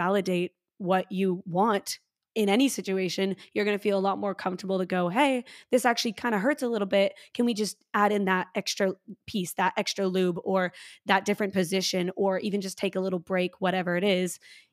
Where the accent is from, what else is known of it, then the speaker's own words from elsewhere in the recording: Canada; now in Sydney, Australia; I'm Canadian. I'm based in Sydney, Australia.